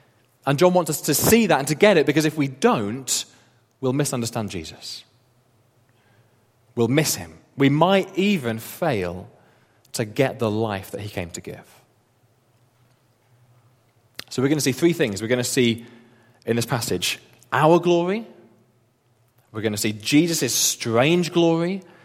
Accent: Wolverhampton, West Midlands, United Kingdom; I come from Wolverhampton. It's a little bit like Wolverhampton. It's up north. People speak a bit funny. They act a bit funny. They're not really like us. I can say this, I'm from there.

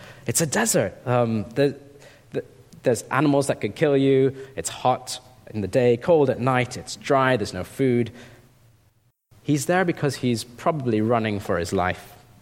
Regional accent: India; I grew up in India. He was also from India.

